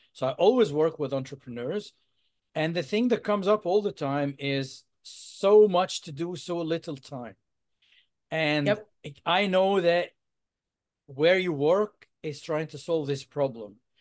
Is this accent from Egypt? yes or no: yes; Egypt; I'm from Egypt originally, so we have our own pyramids too.